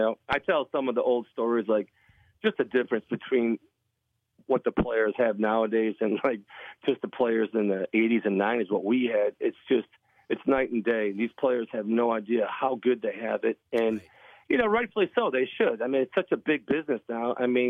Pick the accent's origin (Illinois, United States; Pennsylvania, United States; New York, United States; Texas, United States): New York, United States; Buffalo; born or raised there